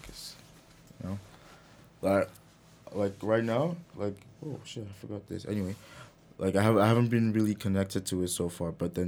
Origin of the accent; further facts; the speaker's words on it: Nigeria; Like knowing where we're all from, like we're all Nigerian